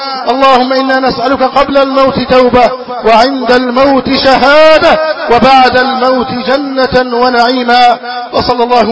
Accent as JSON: {"language": "Arabic", "country": "Egypt", "said": "أن يحفظ علينا أمننا في بلدنا مصر"}